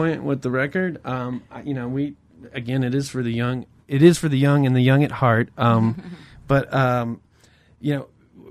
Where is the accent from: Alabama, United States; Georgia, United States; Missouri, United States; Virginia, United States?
Alabama, United States; Montgomery; We're all originally from Montgomery, Alabama. Some of us maybe from Atlantis. We also live in Key West part-time